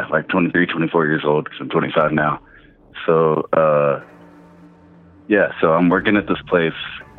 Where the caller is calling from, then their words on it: Colorado, United States; Calling from Colorado.